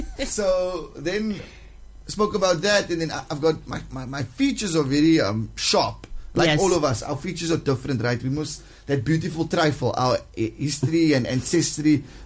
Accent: Heathfield, Western Cape, South Africa; I grew up in Heathfield at St. Anthony's Primary.

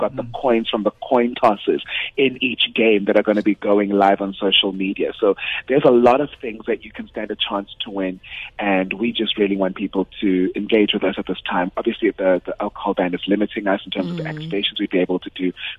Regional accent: South Africa; you've got a South African flag because we are proudly South African.

